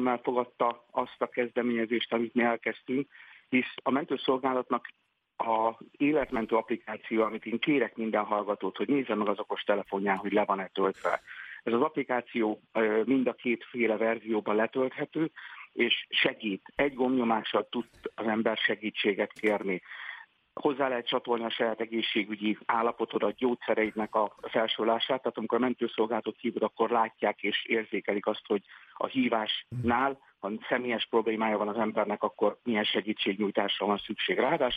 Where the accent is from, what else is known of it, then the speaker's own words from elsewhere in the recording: Hungary; Magyarok vagyunk